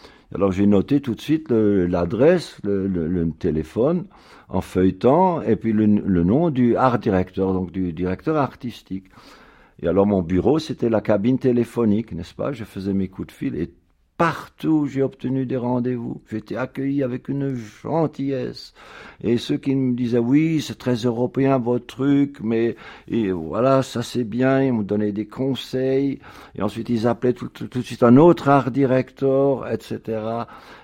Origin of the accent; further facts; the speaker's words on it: Grand Est, France; peut-être du fait que je sois alsacien, que je sois minoritaire